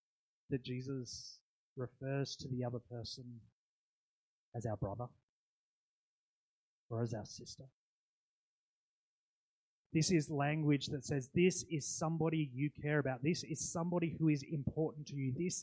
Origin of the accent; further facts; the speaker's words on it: United States; So obviously, being American, we called him Bald Eagle.